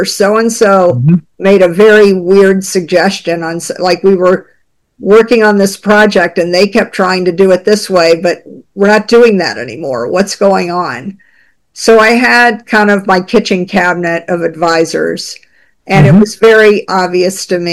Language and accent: English; the South, United States; And I grew up in the South. We have a saying, you dance with the date that brung you.